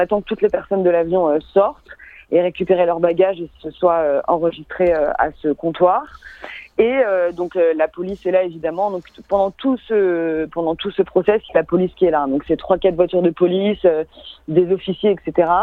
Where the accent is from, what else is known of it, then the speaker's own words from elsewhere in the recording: Paris, Île-de-France, France; moved away as an adult; now in Sydney, Australia; moi, je viens de Paris à la base, mais ça fait 4 ans maintenant que je vis à Sydney. Je me suis installée là-bas en 2016. J'ai rejoint mon partenaire qui, lui, est australien.